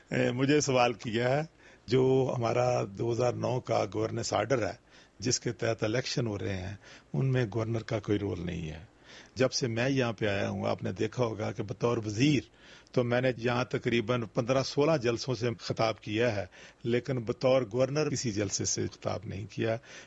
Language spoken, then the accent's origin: Urdu; Punjab, Pakistan; میں پنجاب کا رہنے والا ہوں, میں پاکستان کا رہنے والا ہوں